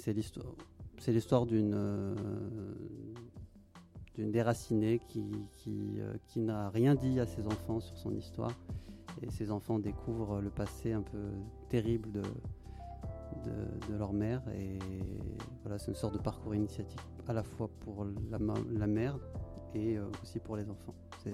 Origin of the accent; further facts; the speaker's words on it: Chartres, Centre-Val de Loire, France; born there; Alors, je suis né à Chartres, au sud, à peu près à une centaine de kilomètres de Paris, au sud. Voilà, dans la Beauce profonde, qu'on appelait à l'époque le grenier de la France.